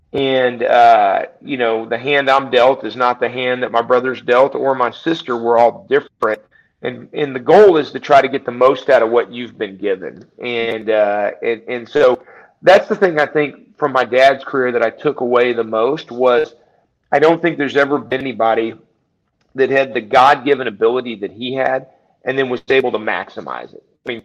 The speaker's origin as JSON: {"language": "English", "town": "Alvin", "region": "Texas", "country": "United States", "tie": "born or raised there", "said": "One, we grew up in Texas. We were in a small town. And so the people in Alvin back in the 70s"}